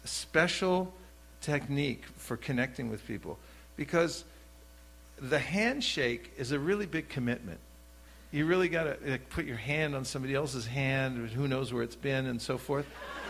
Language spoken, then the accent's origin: English; California, United States; I just ask, tell them where I'm from, give disclosure, and then say, where are you from? So California, where are you from?